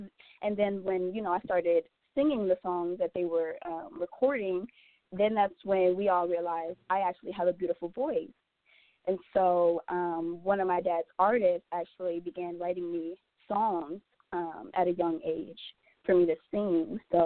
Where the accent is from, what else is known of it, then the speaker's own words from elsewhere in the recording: St. Louis, Missouri, United States; you know, I always grew up around music, and so that's what got me into the music genre while I was growing up in St. Louis.